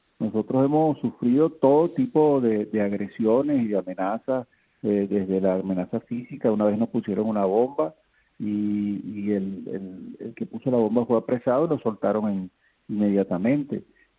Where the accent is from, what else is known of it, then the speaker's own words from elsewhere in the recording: Spain; yo vivo en España, soy español